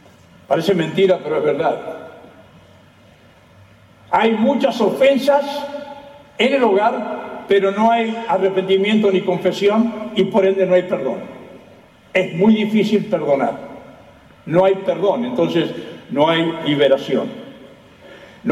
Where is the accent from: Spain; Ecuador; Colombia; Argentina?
Argentina; Pero en mi país, en Argentina, no hay un bip